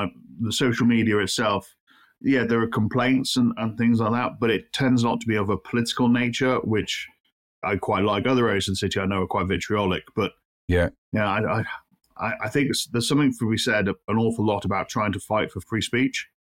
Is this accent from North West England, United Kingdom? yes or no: yes; Wirral, North West England, United Kingdom; I'm from the Wirral. So the Wirral's basically got two bits to it. One bit of it's Birkenhead, which has a Scouse accent. And the other bit's got more of a Cheshire accent